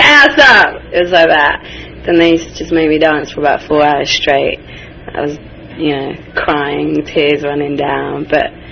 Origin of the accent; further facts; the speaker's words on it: England, United Kingdom; But, yeah, it's an interesting difference between growing up in England and my cousins growing up in California.